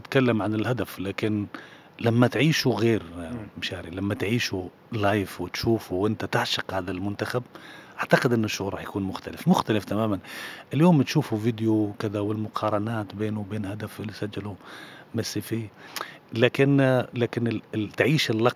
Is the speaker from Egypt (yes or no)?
no; Amman, Amman Governorate, Jordan; أنا من عمان، من نفس عمان.